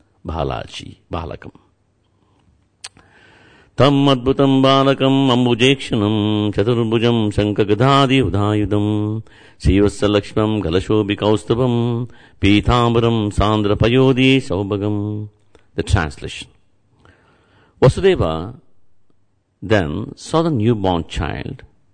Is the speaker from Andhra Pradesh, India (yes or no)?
yes; Tirupati, Andhra Pradesh, India; since I am from Tirupati.